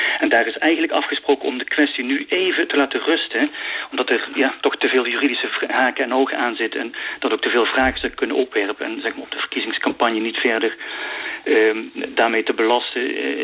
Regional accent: Netherlands; now in Vienna, Austria; omdat ik als Nederlander al 10 jaar in Wenen woon

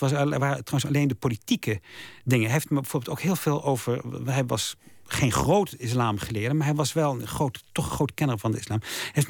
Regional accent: Netherlands; als Hollander een moskee komt binnen

